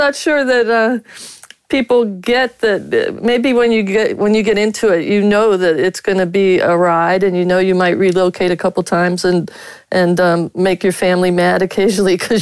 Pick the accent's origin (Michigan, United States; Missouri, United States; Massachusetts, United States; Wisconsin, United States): Michigan, United States; Detroit; And they said, oh, damn, because I was from Detroit and my first name, they thought I was black.